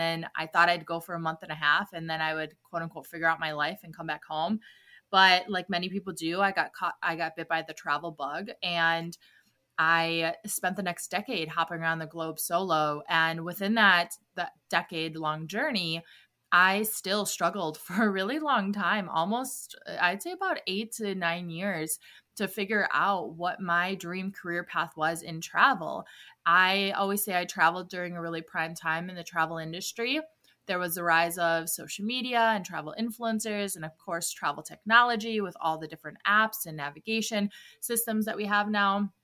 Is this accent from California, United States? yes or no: no; Milwaukee, Wisconsin, United States; also born or lived in Chicago; Well, I'm from Milwaukee, Wisconsin, and I spent a lot of my years living in Chicago